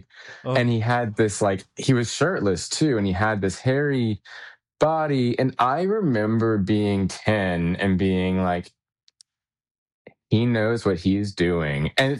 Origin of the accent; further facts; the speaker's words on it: New Orleans, Louisiana, United States; In New Orleans.